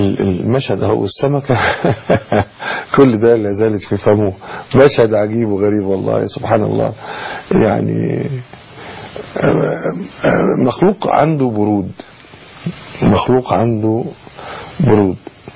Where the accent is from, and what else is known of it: Egypt